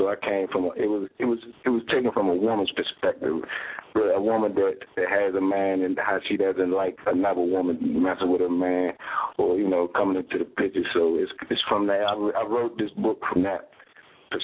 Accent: Washington, District of Columbia, United States; Well, I'm from Washington, D.C., and I'm divorced now, no kids.

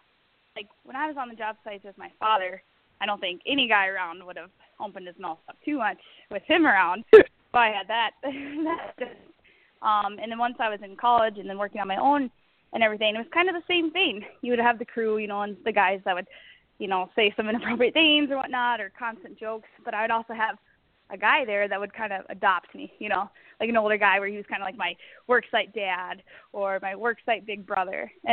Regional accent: Rice Lake, Wisconsin, United States; Well, as you said, I'm from Rice Lake, Wisconsin. I've pretty much lived here my whole life.

